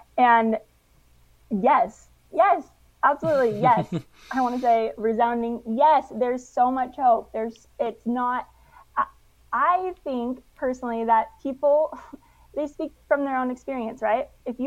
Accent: Arizona, United States; also born or lived in San Diego / Australia / New Zealand; And when I grew up in Arizona, I was like one of the only Christians in my high school.

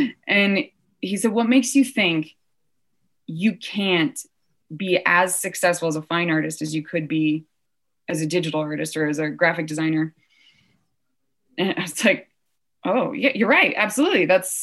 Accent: Louisville, Kentucky, United States; And I grew up in Louisville. So Louisville has like an art show in one of their whatever.

